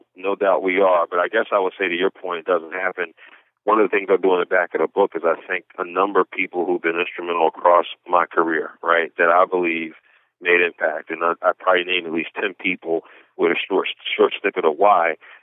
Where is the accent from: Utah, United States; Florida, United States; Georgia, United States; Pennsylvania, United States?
Pennsylvania, United States; Philadelphia; you know, I'm from Philadelphia originally.